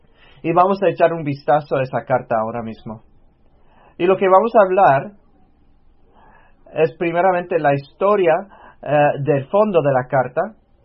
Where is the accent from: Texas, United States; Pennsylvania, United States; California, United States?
Pennsylvania, United States; yo soy de Pensilvania